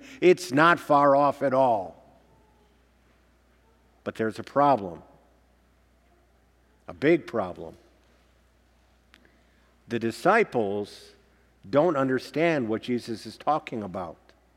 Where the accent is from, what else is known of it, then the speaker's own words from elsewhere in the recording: Georgia, United States; born there; I'm going to try to follow my being fact that I was born in Georgia.